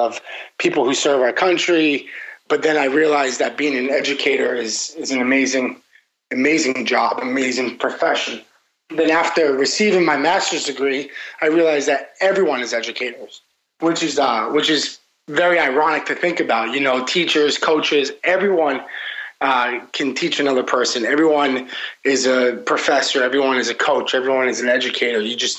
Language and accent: English; Massachusetts, United States; also born or lived in Vermont; now in Miami, United States; Personally, I'm in Miami right now. Not always a tropical weather type of guy. I grew up in Massachusetts. I went to college up in Vermont. I went to grad school in Vermont.